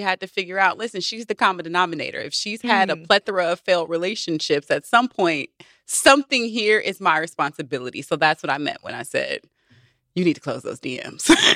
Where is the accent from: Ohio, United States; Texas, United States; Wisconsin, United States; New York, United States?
Texas, United States; Houston; Girl, bye. I'm from Houston.